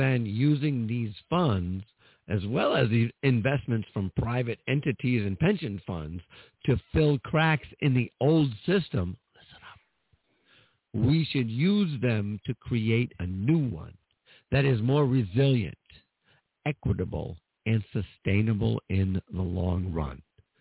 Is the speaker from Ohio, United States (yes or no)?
no; New Hampshire, United States; I'm from New Hampshire.